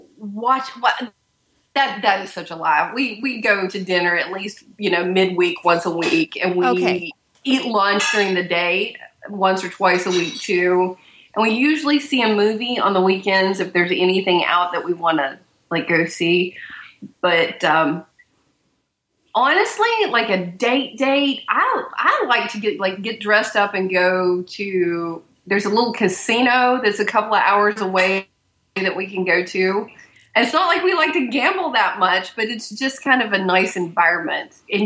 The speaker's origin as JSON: {"language": "English", "region": "West Virginia", "country": "United States", "tie": "born or raised there", "said": "I grew up in West Virginia, like a river away from Kentucky"}